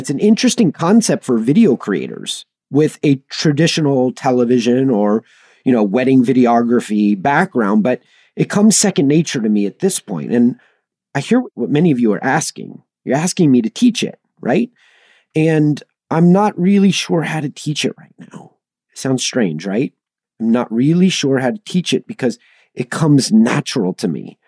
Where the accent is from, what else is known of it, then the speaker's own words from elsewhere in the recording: Los Angeles, California, United States; You know, I grew up in Los Angeles, had the influence of the greatest radio voices of all time